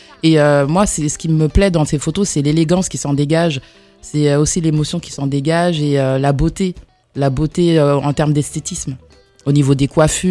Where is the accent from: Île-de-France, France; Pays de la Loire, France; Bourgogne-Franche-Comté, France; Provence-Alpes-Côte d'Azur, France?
Île-de-France, France; Clichy-sous-Bois; à ma condition de fille d'immigrée, à ma condition de banlieusarde aussi, parce que j'ai grandi en banlieue à Clichy-sous-Bois.